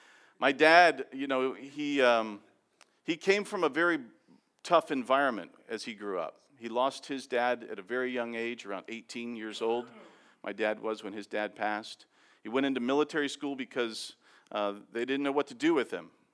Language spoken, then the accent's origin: English; North Miami Beach, Florida, United States; I grew up in a neighborhood in Miami that was about, it's North Miami Beach.